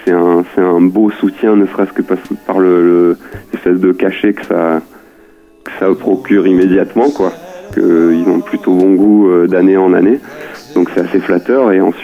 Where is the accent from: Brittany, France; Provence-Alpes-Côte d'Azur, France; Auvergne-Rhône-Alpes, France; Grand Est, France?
Provence-Alpes-Côte d'Azur, France; Marseille; On est un duo, on vient de Marseille.